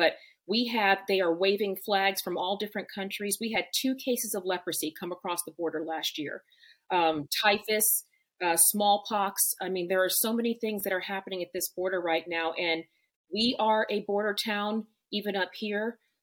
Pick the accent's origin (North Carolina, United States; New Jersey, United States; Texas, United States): Texas, United States; born there; I'm a native Texan, so I was born in Texas, and even though my parents were military, we traveled all over the world.